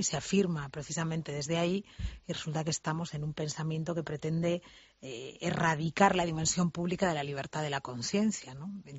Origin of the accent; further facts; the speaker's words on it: Spain; Nosotros también somos conscientes, los españoles